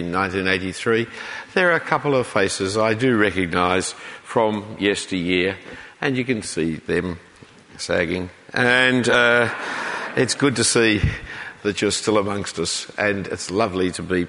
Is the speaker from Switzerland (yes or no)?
no; Sydney, New South Wales, Australia; I grew up in Sydney, I lived in Sydney